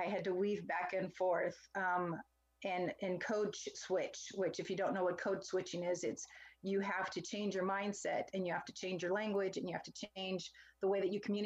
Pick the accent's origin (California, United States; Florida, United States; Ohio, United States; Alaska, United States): California, United States; Clovis; Well, I am originally from Clovis, California, which is a very small rural community in California. It's down in the valley. It's near Fresno, California.